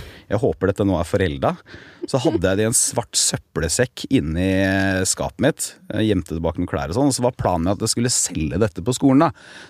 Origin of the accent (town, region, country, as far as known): Telemark, Norway; born or raised there